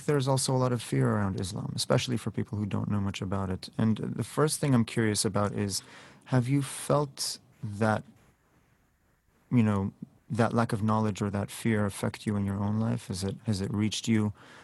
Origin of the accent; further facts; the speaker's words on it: Israel; I grew up in Israel.